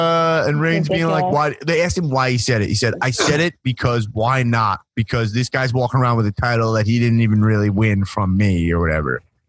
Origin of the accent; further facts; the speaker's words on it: New York City, New York, United States; now in Los Angeles, United States; I bought when I moved to LA, and I was just like from New York City.